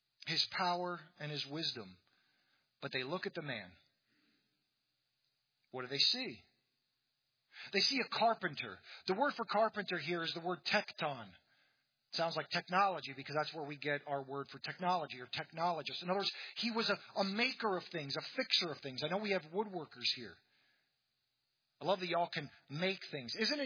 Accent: United Kingdom

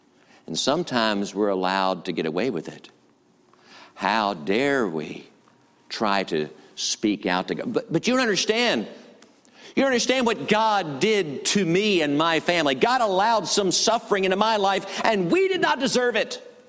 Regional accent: United States; I'm a sinner. I'm an American.

